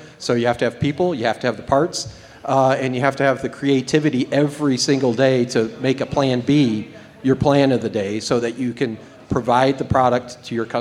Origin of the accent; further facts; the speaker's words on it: Chebanse, Illinois, United States; also born or lived in Kankakee, United States; I was born in Kankakee, Illinois, and raised out in the country in Chabance, Illinois.